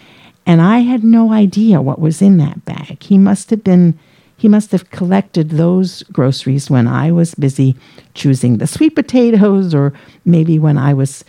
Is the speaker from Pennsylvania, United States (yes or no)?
yes; Philadelphia, Pennsylvania, United States; when my brother Dougie and I were kids growing up in Philadelphia, my dad was the primary cook for our family